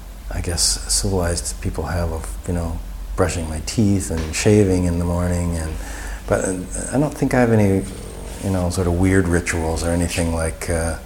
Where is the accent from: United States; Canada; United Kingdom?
Canada; moved away; well, I'm Canadian, so I have to know this stuff.